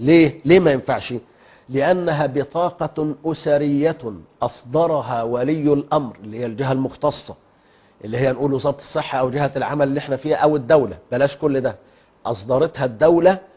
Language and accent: Arabic; Egypt; الحمد لله احنا انعم الله عز وجل علينا في بلدنا مصر،